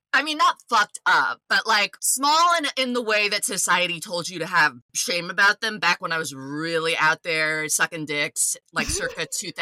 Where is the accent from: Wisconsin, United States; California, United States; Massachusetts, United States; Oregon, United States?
Massachusetts, United States; Boston; born there; And I was born in Boston.